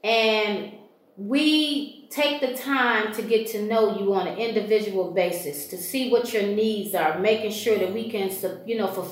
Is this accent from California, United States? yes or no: no; Michigan, United States; also born or lived in Georgia; I had moved back from state of Georgia back to Michigan. I'm born and raised in Michigan, And I moved back from, like I said, from Georgia to Michigan.